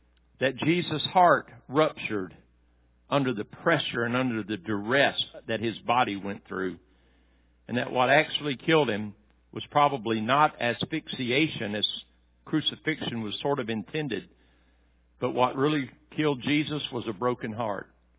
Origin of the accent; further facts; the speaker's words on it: Tennessee, United States; I was raised in Tennessee in the 1960s.